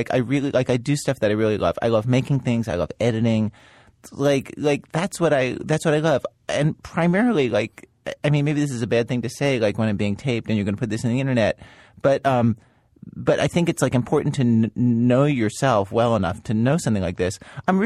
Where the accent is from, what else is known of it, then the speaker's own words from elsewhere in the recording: Chicago, Illinois, United States; appreciating my you know cultural heritage here as a Chicagoan.